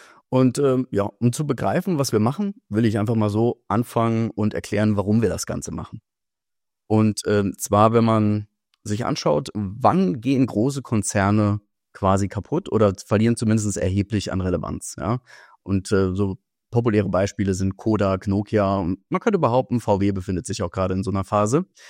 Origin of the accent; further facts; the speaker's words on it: Saarland, Germany; ich bin gebürtiger Saarländer und bin jetzt auch wieder im Saarland zurück. Und bin aber zum Studium nach Darmstadt gegangen, an die TU Darmstadt